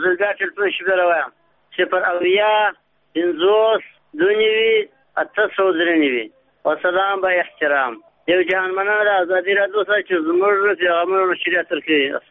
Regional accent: Gulistan, Farah, Afghanistan; د فراه د ولایت یم د ګلستان د ولسوالۍ یم.

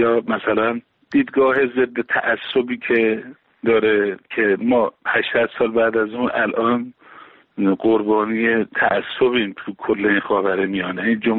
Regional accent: Iran; برای من به عنوان یک ایرانی

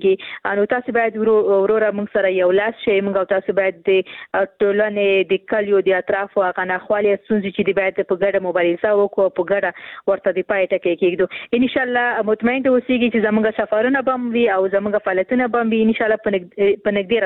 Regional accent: Khost, Afghanistan; زه هم د خوست یم

